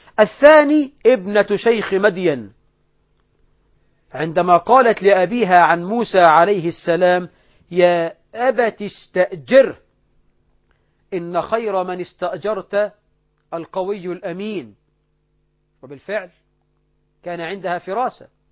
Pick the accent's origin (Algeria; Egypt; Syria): Egypt